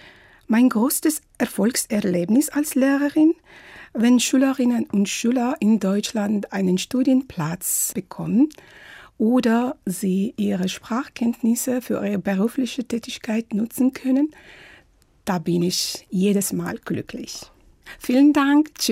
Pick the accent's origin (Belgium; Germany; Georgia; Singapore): Georgia; Tbilisi; ich komme aus Georgien. Ich bin im Jahre 1969 in Tbilisi geboren.